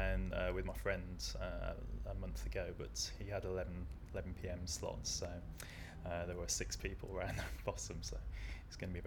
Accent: Wolverhampton, West Midlands, United Kingdom; I'm 39 and I'm from Wolverhampton.

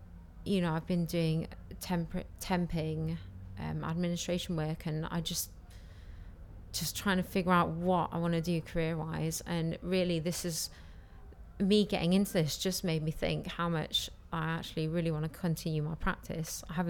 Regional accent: Newcastle, North East England, United Kingdom; I'm 25 from Newcastle.

